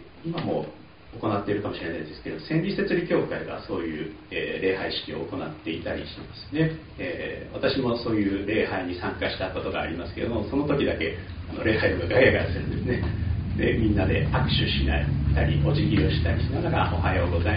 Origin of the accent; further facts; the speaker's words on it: Saitama, Japan; also born or lived in United States; 私は埼玉の秩父の近くで育ったんですけれども、山が本当に、新緑で輝くのをよく見ながら、でよくそこに行ったりもしていまして、そのことを思い出したり、以前はアメリカにいたんですけど、その前の最初の赴任地は徳島でしたね。